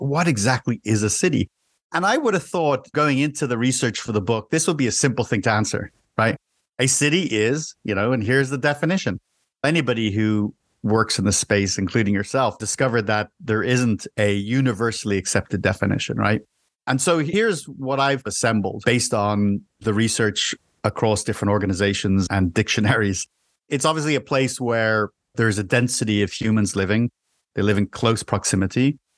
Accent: Dublin, Leinster, Ireland; born there; I was born in a city. I was born in Europe, in Dublin, Ireland. And I didn't really think about it too much, but I'm a city person. I'm a city slicker. I like living in the city.

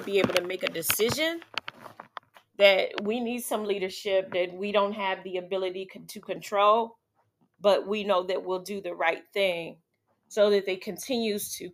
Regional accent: Dayton, Ohio, United States; Only reason why I weighed in on it is because I'm from Dayton, Ohio. And I do a lot of business outside of Dayton, Ohio.

